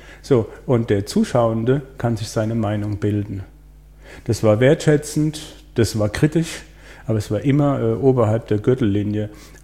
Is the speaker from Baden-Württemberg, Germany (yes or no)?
yes; Baden-Württemberg, Germany; ich komme aus dem Breisgau